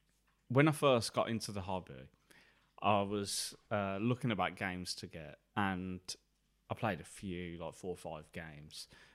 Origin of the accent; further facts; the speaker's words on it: Birmingham, West Midlands, United Kingdom; And being a Brummie, I'm obviously going to be a bit